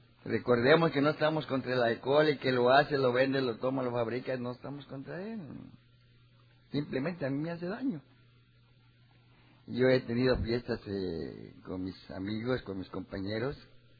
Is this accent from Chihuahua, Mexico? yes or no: no; Tampico, Tamaulipas, Mexico; Yo soy de Tampico.